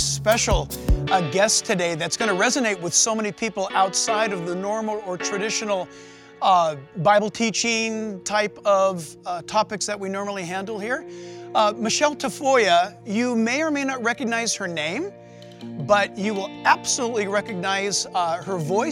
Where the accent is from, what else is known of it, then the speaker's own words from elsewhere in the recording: San Diego, California, United States; born there; now in Orange County, United States; I was born in San Diego and migrated this far north to Orange County area.